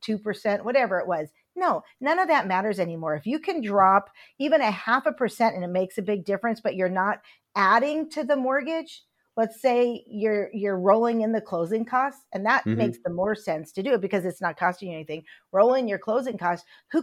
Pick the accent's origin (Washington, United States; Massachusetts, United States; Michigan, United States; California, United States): Michigan, United States; I grew up in Upper Michigan. We didn't play soccer.